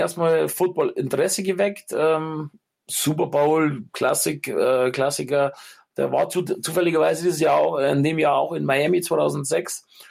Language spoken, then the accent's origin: German; Ingolstadt, Bavaria, Germany; Ich komme aus Ingolstadt.